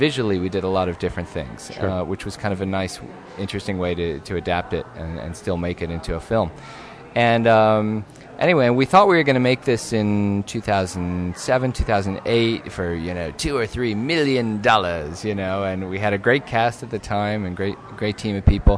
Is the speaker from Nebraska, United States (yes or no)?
yes; Omaha, Nebraska, United States; now in Charlottesville, United States; I grew up in Omaha